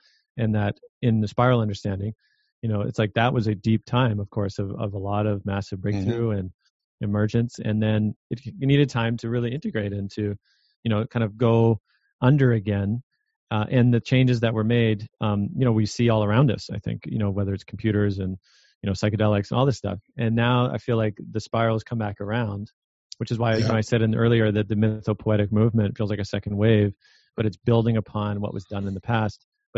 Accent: Canada; I do see as a Canadian, you know, looking south

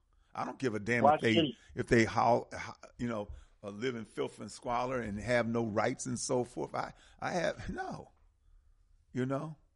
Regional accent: United States; I ain't no African. I'm an American.

